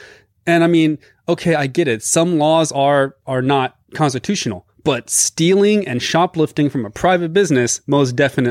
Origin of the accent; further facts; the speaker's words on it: Georgia, United States; Georgia, we're from Georgia, if you guys don't know